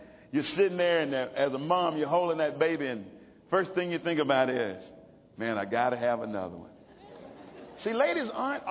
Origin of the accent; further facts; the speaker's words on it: Alabama, United States; But it wasn't easy to be a mom when being born and raised in Alabama, being black.